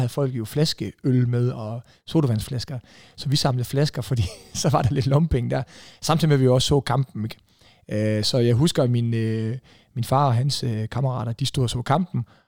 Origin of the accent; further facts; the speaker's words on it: Aalborg, North Jutland, Denmark; Jeg er født herude i Aalborg Øst. Født inde på Aalborg Hospital.